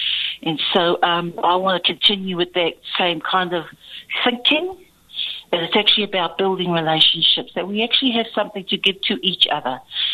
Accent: Ngarua, Waikato, New Zealand; So I'm from Ngarua here. I'm third generation Tauranga Waiwai Marae

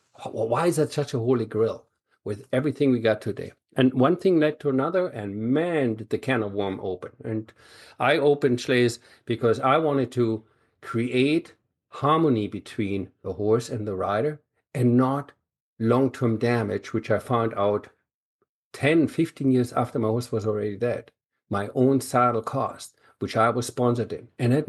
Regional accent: Buenos Aires, Argentina; now in Germany; Well, I grew up in Buenos Aires and fell in love with horses there.

